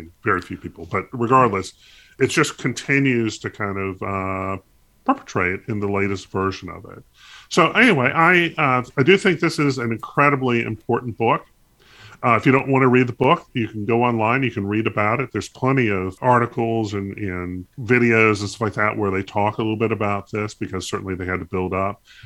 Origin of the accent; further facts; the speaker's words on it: North Carolina, United States; So I grew up in North Carolina. I am aware of North Carolina history, but what I don't have is all the history.